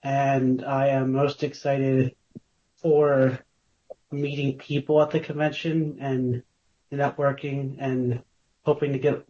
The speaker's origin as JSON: {"language": "English", "town": "Southampton", "region": "New Jersey", "country": "United States", "said": "I'm from Southampton, New Jersey."}